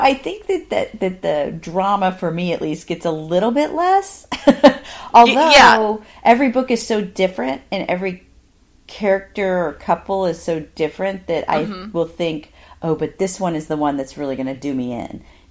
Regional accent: Midwest, United States; Because, you know, I'd always written, but I grew up in the Midwest, and people didn't become writers.

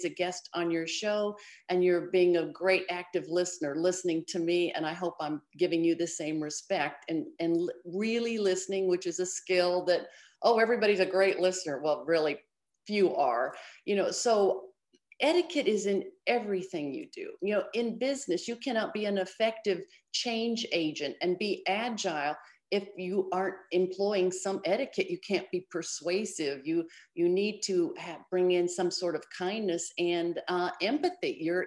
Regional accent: Chicago, Illinois, United States; my team is in Chicago, my hometown.

